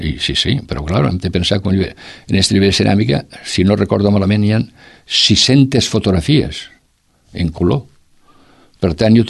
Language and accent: Catalan; Roquetes, Catalonia, Spain; jo vinc sempre, vinc cada any a Roquetes, per mi Roquetes, vull dir, lògicament és el meu poble, he nascut aquí